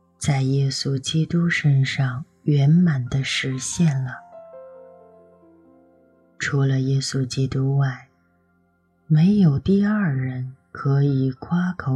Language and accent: Chinese; China; 身为中国人， 我们也是救恩所惠及的对象